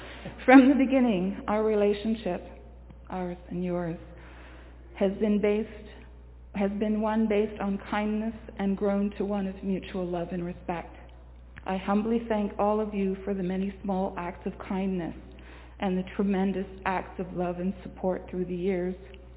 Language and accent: English; Old Massett, British Columbia, Canada; born there; I was born in Old Bassett on Haida Gwaii, the unceded territory of the Haida Nation.